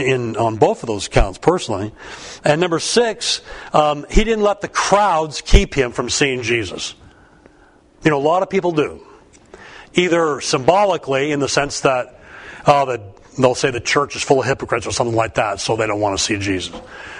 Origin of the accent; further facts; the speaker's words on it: Pasadena, California, United States; It reminds me of when I was a kid growing up in Pasadena.